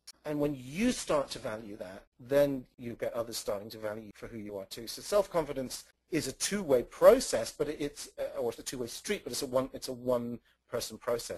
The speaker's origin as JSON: {"language": "English", "country": "United Kingdom", "said": "there we were in England. You listeners can probably tell I'm British, in the 1970s"}